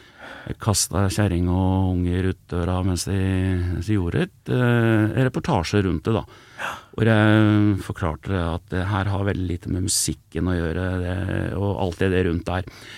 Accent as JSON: {"language": "Norwegian", "town": "Elverum", "region": "Innlandet", "country": "Norway", "said": "jeg kommer fra Elverum, som ikke sånn kjempelangt, 13 mil fra Oslo, nordøst for Oslo."}